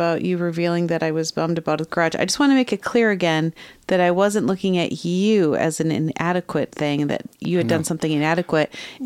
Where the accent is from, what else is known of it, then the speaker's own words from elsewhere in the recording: Minnesota, United States; now in Greenfield, United States; Minnesotan. We need garages. Yeah. I grew up with a garage.